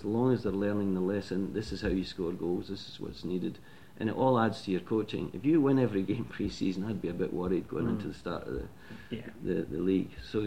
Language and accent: English; Scotland, United Kingdom; being Scottish, I want value for money